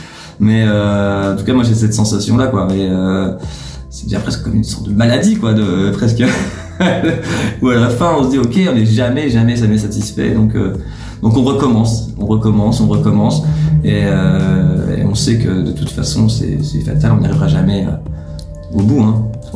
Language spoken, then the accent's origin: French; Grand Est, France; de ma région natale, plutôt mon département natal, qui est les Vosges.